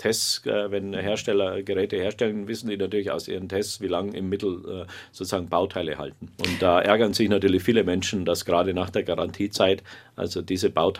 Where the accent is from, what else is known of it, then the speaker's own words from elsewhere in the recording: Parsberg, Bavaria, Germany; born there; Als Ministrant in Parsberg, wo ich geboren bin, in der Oberpfalz